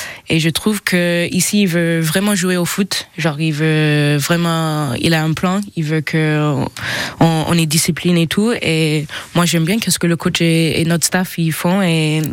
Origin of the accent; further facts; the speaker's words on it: Toronto, Ontario, Canada; now in France; Moi, Toronto.